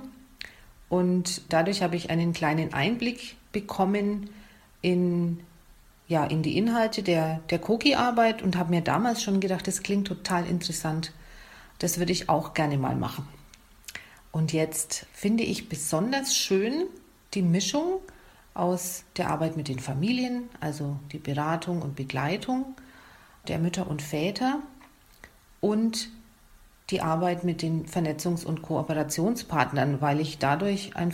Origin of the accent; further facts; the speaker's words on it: Bavaria, Germany; Ich bin in Franken geboren und aufgewachsen und habe da auch den größten Teil meines Lebens verbracht. Seit etwa 5 Jahren bin ich Wahlallgäuerin